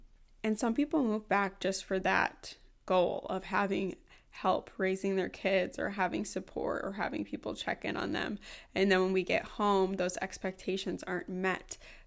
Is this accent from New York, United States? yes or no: no; Wisconsin, United States; I actually planned on moving back to my home state of Wisconsin.